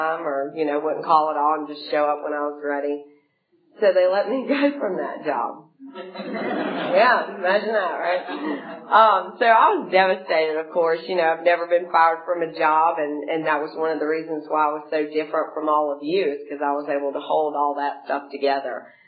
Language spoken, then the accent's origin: English; Savannah, Georgia, United States; now in Atlanta, United States; So, and I'm from Savannah, so I went to a detox in Savannah